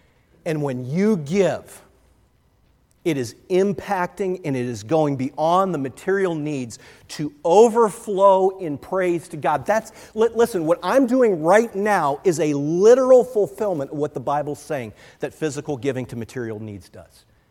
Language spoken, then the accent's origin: English; Canton, Ohio, United States; I couldn't prepare this message without thinking of my church I grew up in Canton, Ohio, Canton Baptist Temple.